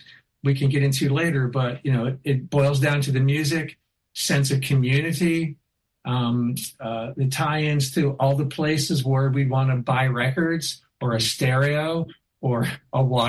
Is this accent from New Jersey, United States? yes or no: yes; New Jersey, United States; I said, "Well, yes, I grew up in New Jersey.